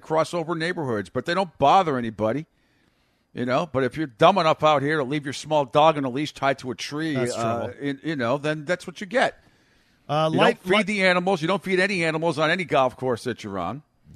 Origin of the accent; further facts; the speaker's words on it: New England, United States; There are plenty of ponds that I grew up around in New England and got invited to.